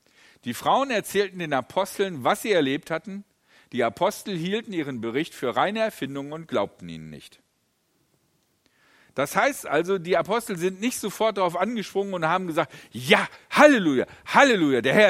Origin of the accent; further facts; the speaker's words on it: Essen, North Rhine-Westphalia, Germany; Aldi ist eine Essener Firma, ich komme ja aus Essen.